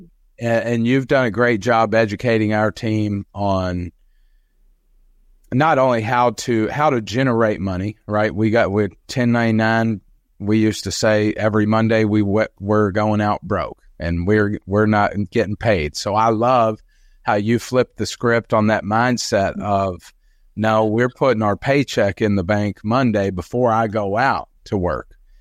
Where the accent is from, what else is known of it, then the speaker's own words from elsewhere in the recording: Kentucky, United States; Oh, yes. We are from Kentucky, folks.